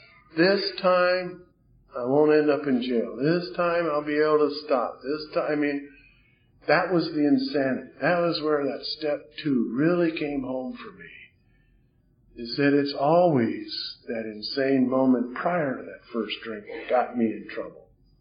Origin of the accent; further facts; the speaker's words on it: Hawaii, United States; So my growing up in Hawaii was very, very moving.